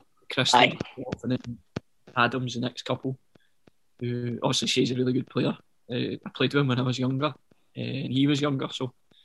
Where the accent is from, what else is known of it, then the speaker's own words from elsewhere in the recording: Yoker, Scotland, United Kingdom; now in Bearsden, United Kingdom; I grew up in Yoker.